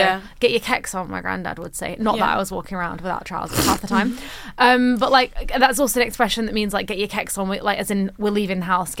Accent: Huddersfield, Yorkshire and the Humber, United Kingdom; accent: Yorkshire; I'm from Yorkshire, West Yorkshire specifically, Huddersfield, up the Hud. And I grew up with actually a really strong Yorkshire accent, which I don't have very much anymore. It mainly comes out when I like read things sometimes.

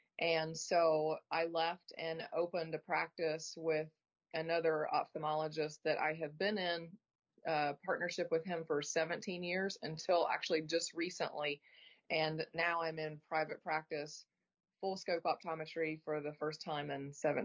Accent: Leedy, Oklahoma, United States; So I grew up in a really small town in western Oklahoma. The name of the town is Leedy, and when I say small, I mean small.

